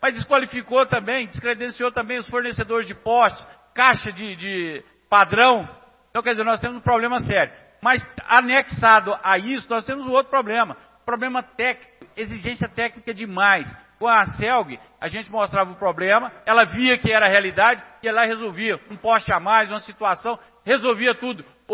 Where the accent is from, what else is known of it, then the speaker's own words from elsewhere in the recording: Anápolis, Goiás, Brazil; sou goiano e anapolino.